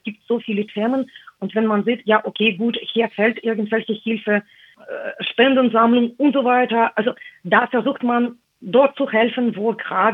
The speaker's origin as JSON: {"language": "German", "region": "Moscow", "country": "Russia", "lives_now": "Germany", "said": "Nein, ich komme aus Russland, ich komme aus Moskau. Ich bin eingedeutscht seit mehreren Jahren, also im Jahr 2013 habe ich meinen Pass abgegeben, meinen russischen Pass."}